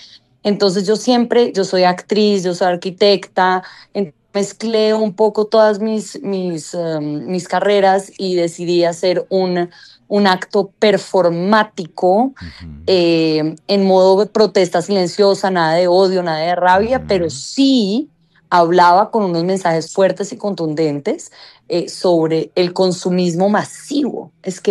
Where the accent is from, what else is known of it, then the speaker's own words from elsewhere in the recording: Colombia; que a nosotros como colombianos, ¿qué nos importa darle un peso a China, España o Italia?